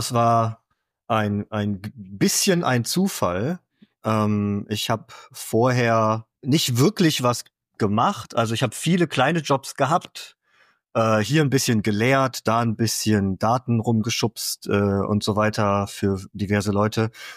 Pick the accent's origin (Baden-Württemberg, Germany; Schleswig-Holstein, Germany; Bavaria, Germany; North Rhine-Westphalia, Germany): North Rhine-Westphalia, Germany; Cologne; Also ich bin gebürtiger Kölner, ich bin ein Kölscher Jung. Dass ich schon nach Bonn gezogen bin, war für mich damals total krass, voll weit weg.